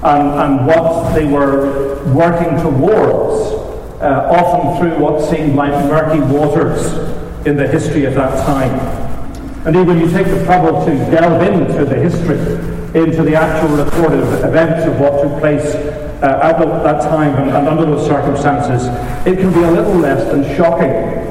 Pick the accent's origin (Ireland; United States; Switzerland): Ireland; And then again, I grew up in Ireland and spent all those years.